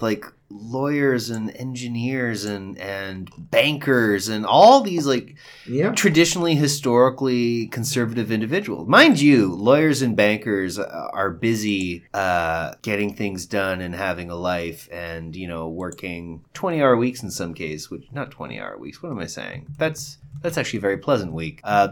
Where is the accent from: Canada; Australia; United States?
Canada; Burlington, Ontario; I'm from Burlington. I say that I'm from Hamilton because I'm a coarse individual, but I actually grew up in Burlington. I am from Burlington.